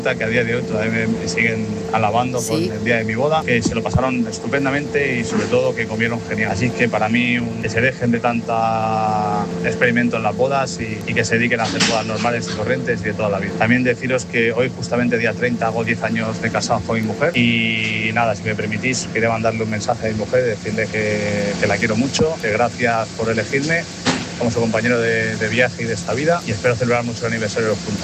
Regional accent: Alicante, Valencian Community, Spain; de Alicante.

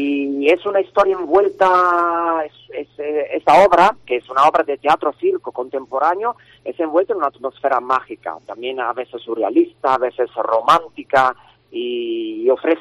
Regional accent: Italy; Spanish is a second language; Yo vivo en Italia, correcto, pero siempre estoy trabajando en los teatros en varios sitios, pero soy italiano

